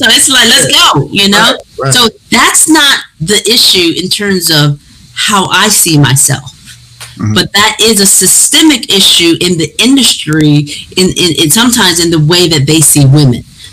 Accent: Detroit, Michigan, United States; now in Los Angeles, United States; I didn't know that growing up in Detroit.

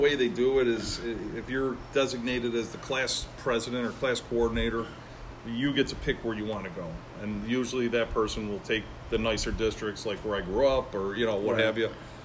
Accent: Chicago, Illinois, United States; I was born and raised in Chicago. Atypical Irish, you know, family up in Chicago.

